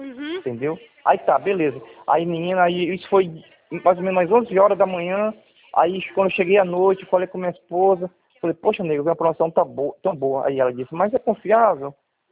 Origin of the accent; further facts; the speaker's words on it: Porto Velho, Rondônia, Brazil; eu sou aqui de Porto Velho, Rondônia.